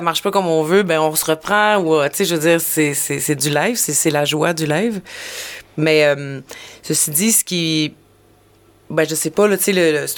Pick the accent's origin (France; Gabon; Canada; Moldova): Canada; Trois-Rivières, Quebec; je viens de Trois-Rivières au Québec, et quand j'ai vu Florac Trois-Rivières, je me suis dit, c'est un signe. C'est ça, on vient tous, Nicolas, Dominique et moi, on vient de Trois-Rivières.